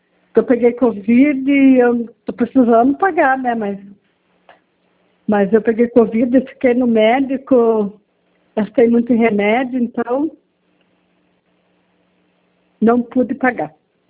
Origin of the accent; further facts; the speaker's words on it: Itapetininga, São Paulo, Brazil; Porque eu sou de Itapetininga.